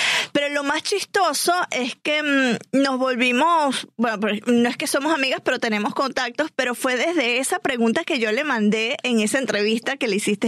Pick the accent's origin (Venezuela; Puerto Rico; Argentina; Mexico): Venezuela; yo como venezolana, amante de la música